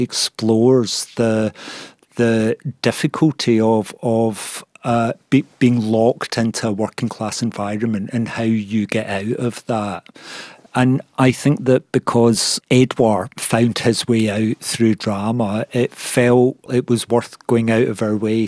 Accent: Scotland, United Kingdom; moved away; also born or lived in London; the accent I grew up with in Scotland, when I moved to London, nobody understood what I was saying.

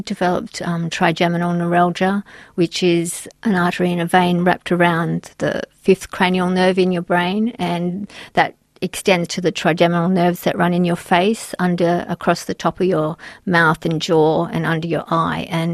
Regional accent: Brisbane, Queensland, Australia; And when I moved up to back to Brisbane, I'm originally from Brisbane

